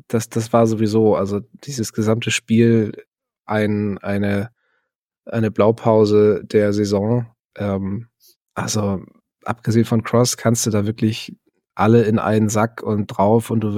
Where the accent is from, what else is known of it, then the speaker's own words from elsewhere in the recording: Germany; Ich bin Deutscher mit Leib und Seele.